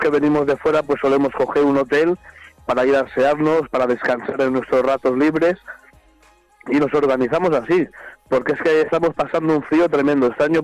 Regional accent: León, Castile and León, Spain; Yo soy de León.

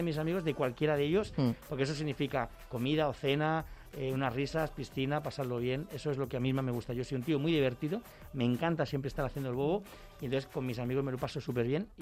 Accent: Piedralaves, Castile and León, Spain; Serranillos del Valle para vivir, Piedralaves, que es mi pueblo de toda la vida, aquí en Ávila

